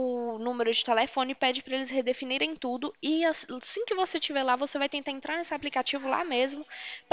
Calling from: Valinhos, São Paulo, Brazil; Eu falo aqui de Valinhos, interior de São Paulo.

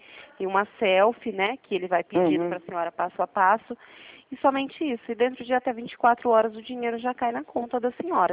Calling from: Presidente Prudente, São Paulo, Brazil

